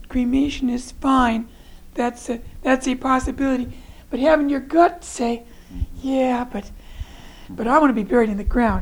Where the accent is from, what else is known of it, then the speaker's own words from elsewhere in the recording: Michigan, United States; We're from Michigan